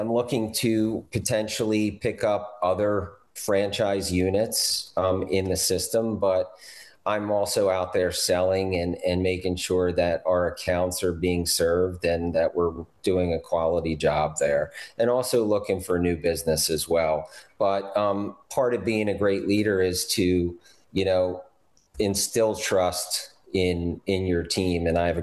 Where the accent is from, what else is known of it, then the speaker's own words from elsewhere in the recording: Delaware, United States; I am from Delaware. I am the oldest, and I have a younger sister, 2 years younger.